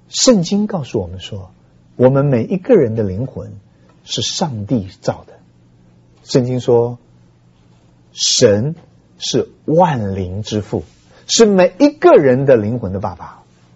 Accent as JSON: {"language": "Chinese", "country": "China", "said": "哎呀，我们中国人受不了啊。"}